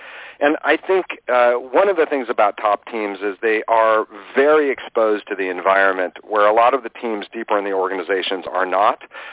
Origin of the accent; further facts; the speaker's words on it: Los Angeles, California, United States; I was brought up in Westwood